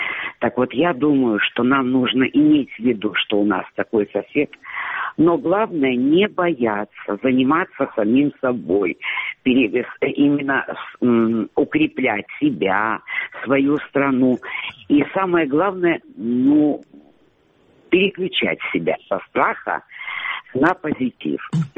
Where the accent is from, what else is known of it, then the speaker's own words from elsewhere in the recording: Sloviansk, Donetsk Oblast, Ukraine; я психолог из города Славянска.